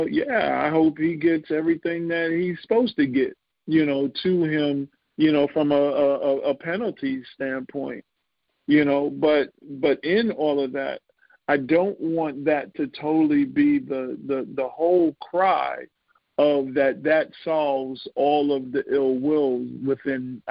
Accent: New York City, New York, United States; Well, I grew up in Queens, you know, I grew up in the same organization

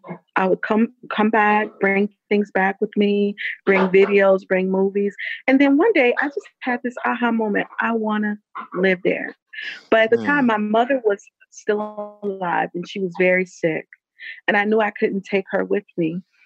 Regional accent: Chicago, Illinois, United States; also born or lived in Naperville; because growing up in Chicago is, you know, obviously a pretty big city, but as an adult, I lived in Naperville.

